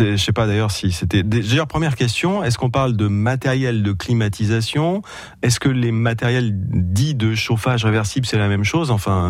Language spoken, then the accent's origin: French; central France, France; Moi, je viens du centre de la France où il fait très chaud en été.